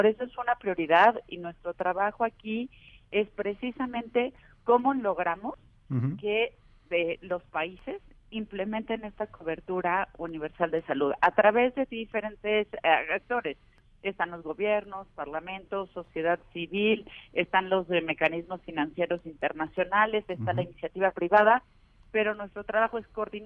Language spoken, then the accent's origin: Spanish; Mexico; yo espero como mexicana